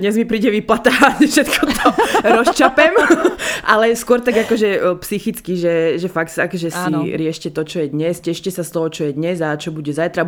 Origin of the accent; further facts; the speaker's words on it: eastern Slovakia, Slovakia; U nás na východe sa pije už od 23.